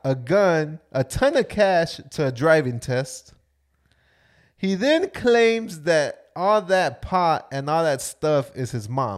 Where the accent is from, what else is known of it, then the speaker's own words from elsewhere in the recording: Florida, United States; We're from Florida, and we're always getting bashed regardless.